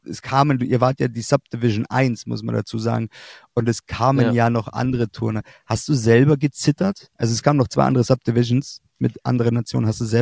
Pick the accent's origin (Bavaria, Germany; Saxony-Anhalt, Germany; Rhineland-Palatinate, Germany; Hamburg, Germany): Bavaria, Germany; Glonn; Man muss dazu sagen, ich bin aus Glonn losgefahren, da wo wir beide aufgewachsen sind.